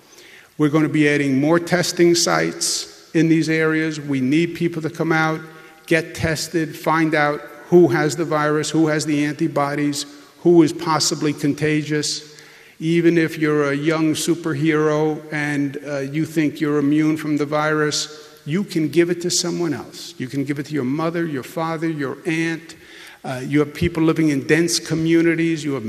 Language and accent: English; Queens, New York, United States; I'm a child of an outer borough. I'm from Queens. Queens, Brooklyn, Bronx, Staten Island, Those are the outer boroughs.